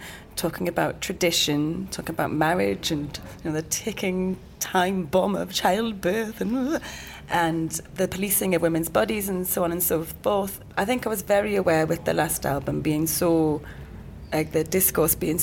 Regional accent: North East England, United Kingdom; Mate, I'm half Pakistani, half Geordie. Imagine the pressure.

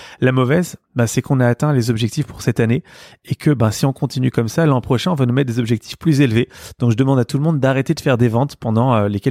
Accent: Paris, Île-de-France, France; also born or lived in Neuilly-sur-Seine; J'ai grandi à Paris. Je suis né à Neuilly-sur-Seine, mais j'ai grandi à Paris.

